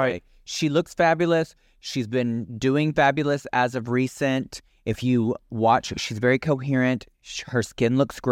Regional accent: Alabama, United States; born there; I'm a normal person, even though I was born in Alabama.

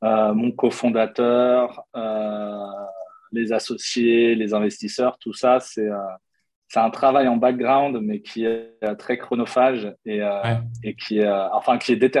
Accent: Annecy, Auvergne-Rhône-Alpes, France; born there; Je suis franco-algérien. Je suis né en France, dans une petite ville qui s'appelle Annecy, qui est juste magnifique. J'ai 42 ans. Je suis le papa de 3 enfants.

